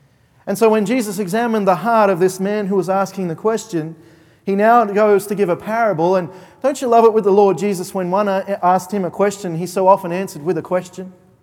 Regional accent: Australia; sorry, I'm Australian, please forgive me.

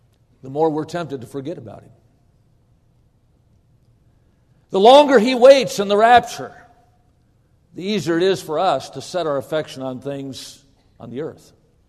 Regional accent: Midwest, United States; Now, I was raised in the Midwest. I've shoveled snow to get to my car, but I've never shoveled snow out of my car.

